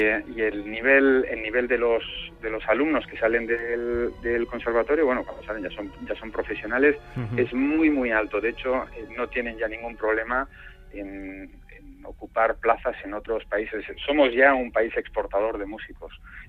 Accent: San Sebastián, Basque Country, Spain; Fíjate, soy donostiarra

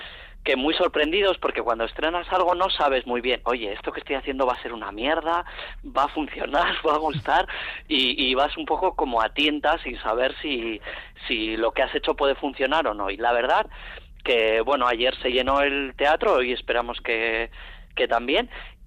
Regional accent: Barakaldo, Basque Country, Spain; yo como soy de Barakaldo, pues espero que nos lleve

